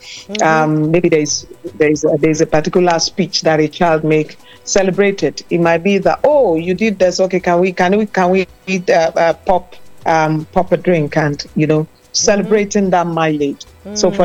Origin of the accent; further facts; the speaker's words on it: Nigeria; yes, I'm a Nigerian. We are giants.